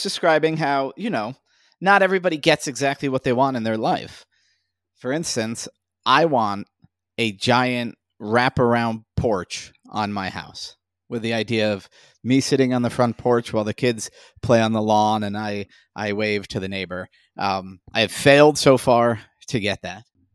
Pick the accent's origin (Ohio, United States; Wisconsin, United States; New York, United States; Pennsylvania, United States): New York, United States; As a New Yorker, we had sidewalks everywhere in the city, in the suburbs.